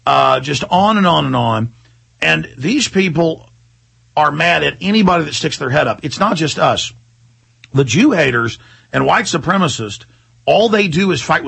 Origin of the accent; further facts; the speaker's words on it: Wales, United Kingdom; I'm Welsh. You know, my family are founders of Texas